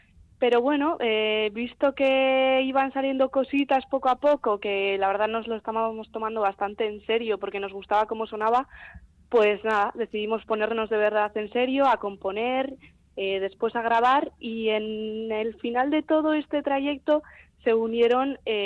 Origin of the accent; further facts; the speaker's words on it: Aramaio, Basque Country, Spain; yo soy de Aramayo.